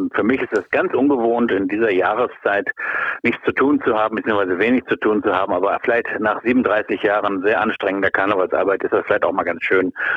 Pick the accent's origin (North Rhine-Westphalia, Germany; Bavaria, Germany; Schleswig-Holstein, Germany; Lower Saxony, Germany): North Rhine-Westphalia, Germany; ich sehe mich als Rheinländer, muss ich sagen. Also ein Teil in mir ist auch Kölner